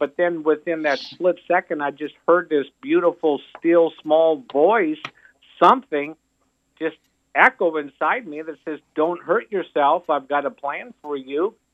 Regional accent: Cedar Rapids, Iowa, United States; I grew up in the Midwest, Iowa, a little town. Well, not really a little town. It's called Cedar Rapids. And nice place to live. I just, as a child, but I just don't live there now. I like the South.

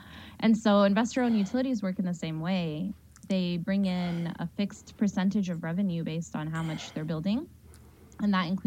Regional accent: San Jose, California, United States; also born or lived in North Carolina; I came to this campaign after living in North Carolina for 6 years, and I grew up in San Jose, and I went to UC Davis

